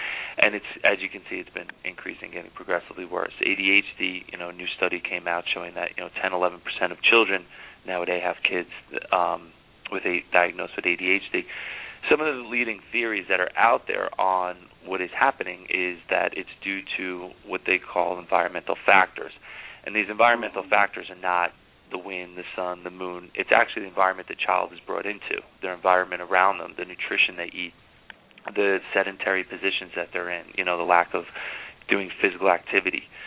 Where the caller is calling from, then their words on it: Pennsylvania, United States; Okay. Yeah, I'm actually calling from Pennsylvania. I'm out here at one of my franchise locations working with the staff out here.